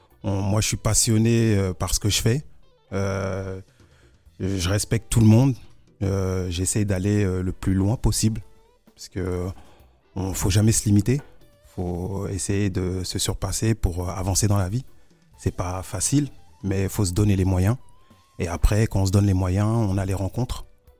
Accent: Bindialoum, Casamance, Senegal; Parce que moi je viens de la Casamance, mais à Bindialoum, c'est le nom du village.

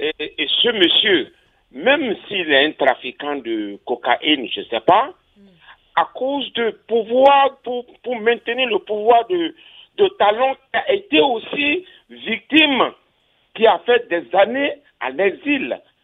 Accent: Benin; je parle en tant que Béninois, ce qui se passe aujourd'hui dans ce pays.

